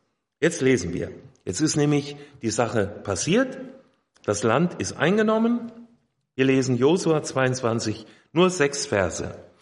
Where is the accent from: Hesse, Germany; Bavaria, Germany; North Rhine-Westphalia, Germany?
Hesse, Germany; Hünfeld; Ich komme aus dem Landkreis Fulda, aus Hünfeld. Also ich bin vom einen Feld ins andere gefahren, vom Hünfeld ins Coesfeld, ne?